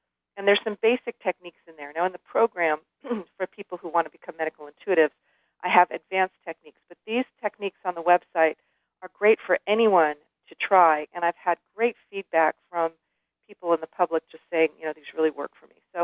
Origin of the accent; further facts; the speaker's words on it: California, United States; I mean, luckily, I grew up in California